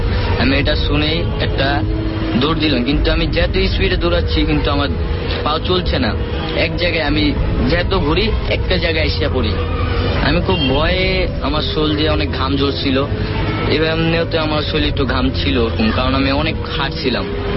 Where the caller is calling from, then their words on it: Dhaka, Dhaka Division, Bangladesh; আমি ঢাকা বাংলাদেশ থেকে বলছি, গোপীবাগ সপ্তম গলি থেকে।